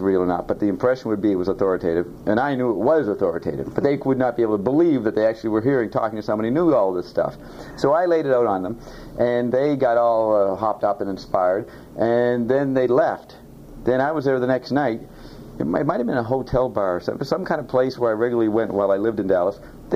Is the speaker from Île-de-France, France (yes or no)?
yes; Paris, Île-de-France, France; English is a second language; also born or lived in Canada; I was born in Paris, so I have a strange identity. I'm French, but then I had a landed immigrant status in Canada